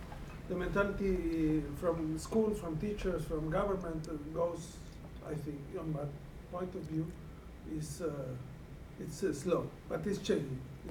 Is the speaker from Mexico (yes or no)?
yes; Puebla, Mexico; I am from the city of Puebla, close to Mexico City, about 2 hours from Mexico City.